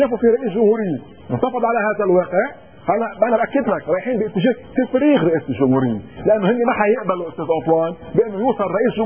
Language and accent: Arabic; Lebanon; انا كمواطن لبناني مسيحي ماروني